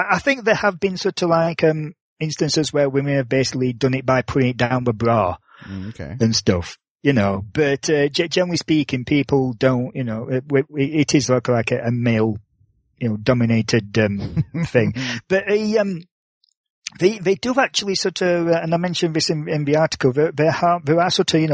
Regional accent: Barnsley, Yorkshire and the Humber, United Kingdom; in my hometown of Barnsley

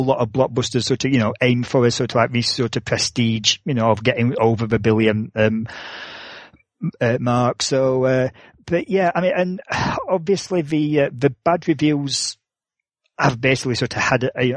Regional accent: United Kingdom; I don't know, because I'm British

